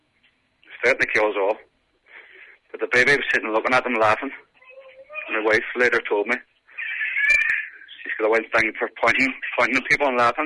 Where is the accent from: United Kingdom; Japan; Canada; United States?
United Kingdom; Derry, Northern Ireland; now in Ireland; we live in the south on the border, and we're from Derry